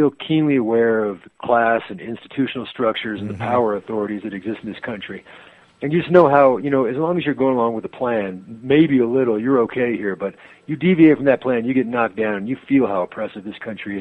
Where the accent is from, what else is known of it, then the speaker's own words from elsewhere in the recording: Santa Fe, New Mexico, United States; I was raised out here in Santa Fe, and when I was 11 years old, I came home one day.